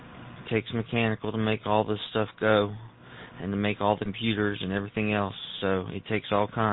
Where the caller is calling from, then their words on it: Kentucky, United States; In Kentucky, just south of Cincinnati, at the corporate office.